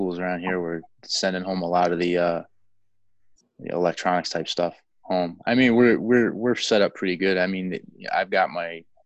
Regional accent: New York, United States; I mean, you know, I'm near Syracuse, so it's I talked to my father the other day, and where I grew up is like near Poughkeepsie, so it's like 70 or 80 miles north of the city.

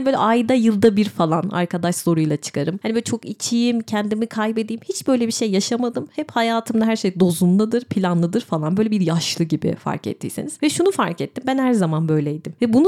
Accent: İzmir, Turkey; Küçükken İzmir'deyim.

